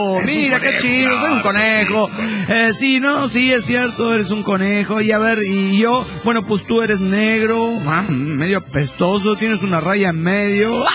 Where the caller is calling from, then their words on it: Santa Barbara, California, United States; de Santa Bárbara, Califas.